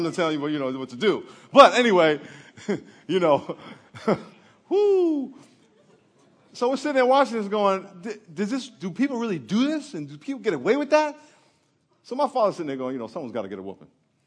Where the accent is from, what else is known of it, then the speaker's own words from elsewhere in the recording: Lakeview, New York, United States; And him and … they grew up in a place called Roosevelt. I grew up in Lakeview. They were our rival school and all that kind of stuff.